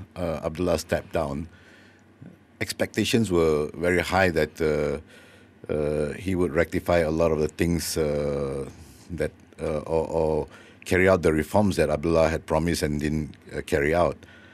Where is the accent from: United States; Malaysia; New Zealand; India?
Malaysia; And as a Malaysian, people always ask you questions about the money deposited into the Prime Minister's account